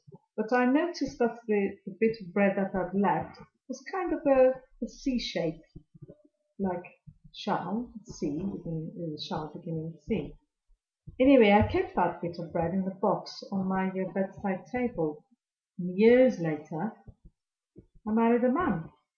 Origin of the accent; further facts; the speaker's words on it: Cardiff, Wales, United Kingdom; I'm from Cardiff.